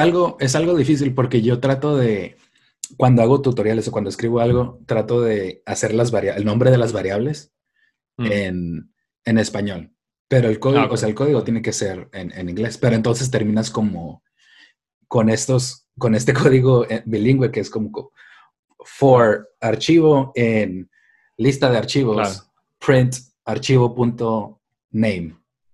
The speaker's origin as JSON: {"language": "Spanish", "town": "Tijuana", "region": "Baja California", "country": "Mexico", "tie": "born or raised there", "said": "Yo soy de México, yo crecí en Tijuana. Hablo inglés desde chiquito, desde que tenía como 6 años en la escuela me enseñaban."}